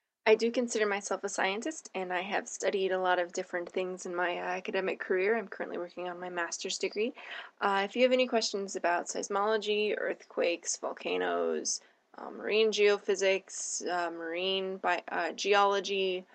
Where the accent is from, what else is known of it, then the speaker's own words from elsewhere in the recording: Pacific Northwest, United States; First of all, I am from the Pacific Northwest.